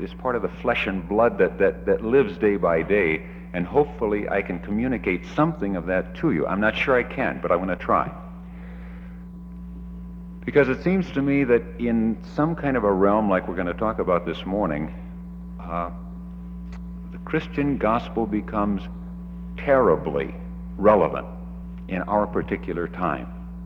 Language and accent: English; Seattle, Washington, United States; Geographically, I come from Seattle.